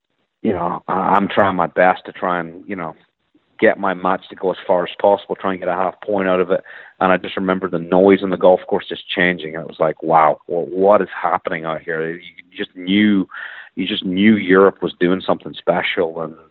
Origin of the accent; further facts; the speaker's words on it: Ireland; You know, I think as the Irish players from Harrington to myself and Darren Clark and Rory and all the Irish players, I think have really helped this happen.